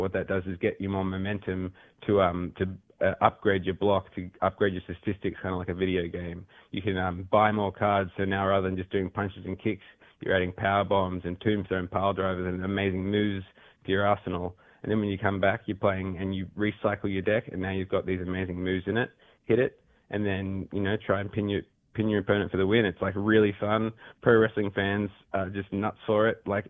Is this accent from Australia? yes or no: yes; Australia; I'm from Australia, yes. The kangaroos are out delivering the post as we speak.